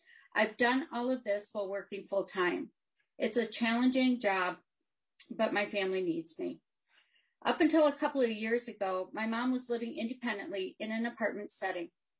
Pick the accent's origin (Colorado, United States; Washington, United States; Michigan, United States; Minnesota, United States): Minnesota, United States; Rochester; I'm here from Rochester